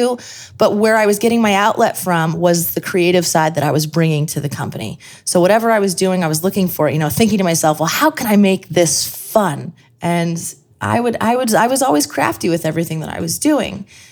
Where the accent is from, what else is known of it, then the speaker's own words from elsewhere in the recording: Scranton, Pennsylvania, United States; I am from Scranton. I can hang.